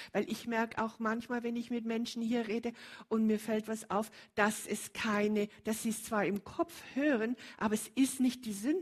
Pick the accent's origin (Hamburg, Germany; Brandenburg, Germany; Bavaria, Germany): Bavaria, Germany; Eben, ich komme aus Bayern und die Bayern können auch ganz schön Sachen sagen